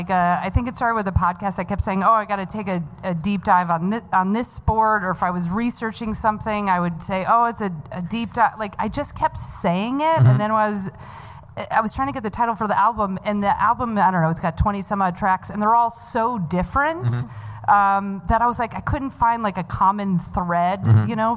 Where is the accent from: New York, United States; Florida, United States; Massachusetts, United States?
New York, United States; Well, born and raised in New York.